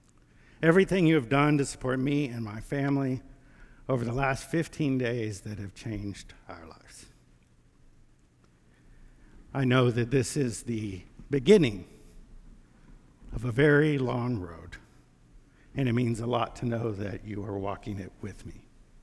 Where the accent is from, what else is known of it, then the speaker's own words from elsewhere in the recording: Texas, United States; You know, I grew up in West Texas. And in West Texas, we are always worried about tornadoes, right?